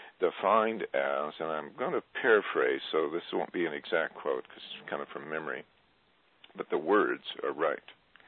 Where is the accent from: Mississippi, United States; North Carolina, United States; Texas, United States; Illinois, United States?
Texas, United States; I come from Texas